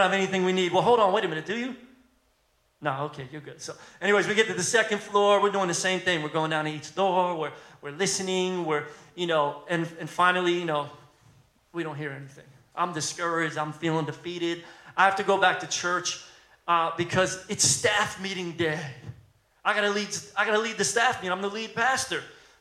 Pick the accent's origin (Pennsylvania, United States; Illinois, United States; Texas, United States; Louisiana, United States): Pennsylvania, United States; Philadelphia; I'm from Philly. I've had my car stolen.